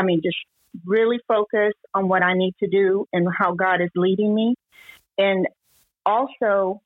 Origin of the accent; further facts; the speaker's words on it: Houston, Texas, United States; I'm from Houston, Texas.